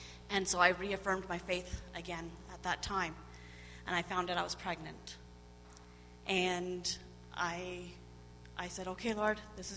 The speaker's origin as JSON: {"language": "English", "region": "Ontario", "country": "Canada", "tie": "born or raised there", "also_born_or_lived": "Peace River, Canada", "moved": "as an adult", "said": "I'm originally from Ontario. I grew up in Ontario, and then I moved out here in 99 to northern Alberta, the Peace Country, Peace River area, and married."}